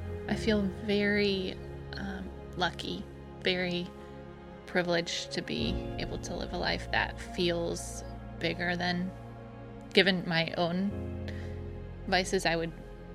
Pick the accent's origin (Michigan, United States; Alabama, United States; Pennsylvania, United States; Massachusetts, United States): Michigan, United States; St. Joseph; So I'm from Michigan, St. Joseph, Michigan, which is in the southwest corner of the state, right on the lake.